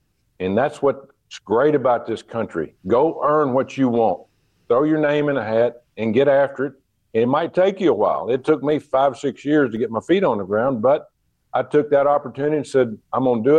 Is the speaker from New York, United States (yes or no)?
no; Arkansas, United States; I'm a kid from Arkansas that not going to have a lot of opportunities.